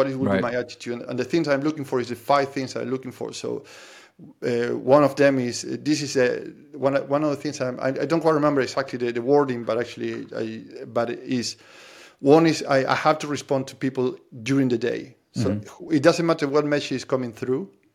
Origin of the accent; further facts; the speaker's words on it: Argentina; English is a second language; now in Ireland; I'm from Argentina. I live in Ireland 18 years